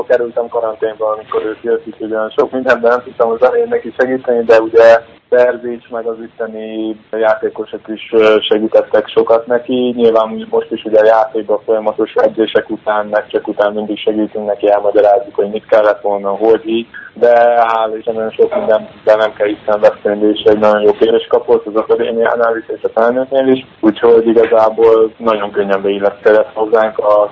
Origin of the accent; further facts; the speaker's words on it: Veszprém, Veszprém County, Hungary; Veszprémben voltunk, ahol születtem, ahol éltem 20 évet, úgyhogy a családdal is tudtam találkozni.